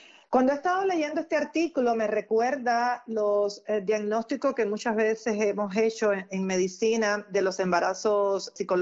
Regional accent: Cuba; born there; Un abrazo desde la distancia a toda mi querida gente de mi país natal, Cuba.

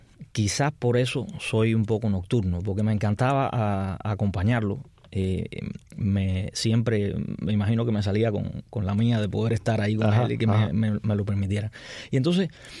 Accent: Santa Clara, Villa Clara, Cuba; Soy de Santa Clara, el centro de Cuba, como un gran por ciento de cubanos con la herencia española por uh-huh. un lado y la africana por la otra.

